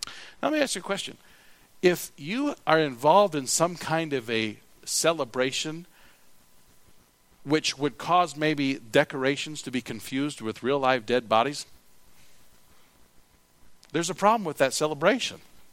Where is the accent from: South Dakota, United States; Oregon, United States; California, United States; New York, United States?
South Dakota, United States; And so as far as an American and as a South Dakotan